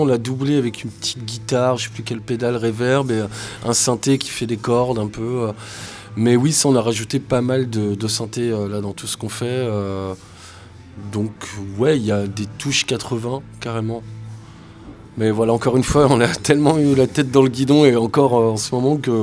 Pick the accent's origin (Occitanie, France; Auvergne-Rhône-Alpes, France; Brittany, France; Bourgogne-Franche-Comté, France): Brittany, France; Brest; Puis c'est tous des potes, on est tous de Brest.